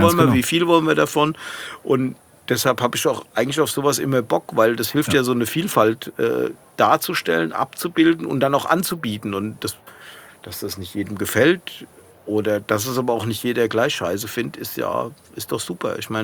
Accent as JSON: {"language": "German", "town": "Hanau", "region": "Hesse", "country": "Germany", "tie": "born or raised there", "said": "weil ich ihn in Hanau, in meiner Heimatstadt, mal so ganz klassisch mit Bademantel an diesem gläsernen Flügel fotografiert habe."}